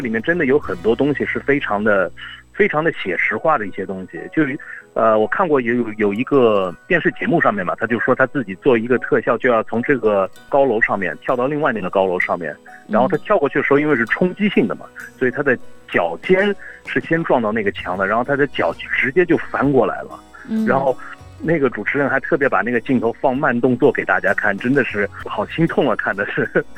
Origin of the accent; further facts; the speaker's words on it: China; 因为对我来说的话，就是现在在国外嘛，就是很多外国人对我们中国人有一个偏见